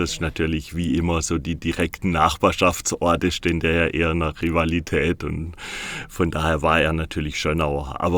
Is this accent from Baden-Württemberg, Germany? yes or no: yes; Baden-Württemberg, Germany; Ja, so Randschwarzwälder. Ich komme gebürtig aus dem Wiesental. Das zählt man ja noch zum Schwarzwald dazu. Also aus dem Nachbarort, wo sich gerade jetzt der Bundesjogi verabschiedet hat, von Schönau.